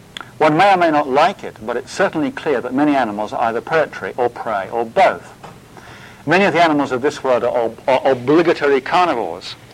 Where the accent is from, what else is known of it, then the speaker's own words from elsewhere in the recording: Montreal, Quebec, Canada; When I was a young boy growing up in Montreal, horses walked up and down the street, pulling wagons and sleds